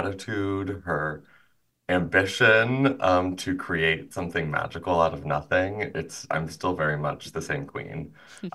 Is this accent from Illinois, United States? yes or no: yes; Illinois, United States; I had my drag debut in my hometown in Illinois.